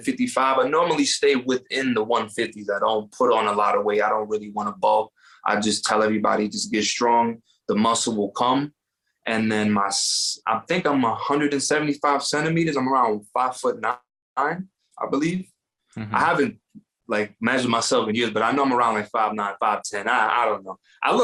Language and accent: English; New York, United States; I'm from New York.